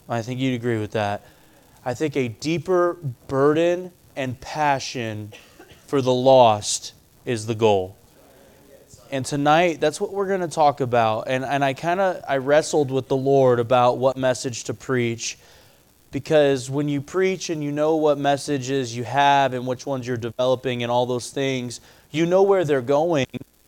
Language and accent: English; Texas, United States; She's from Washington. I'm from Texas.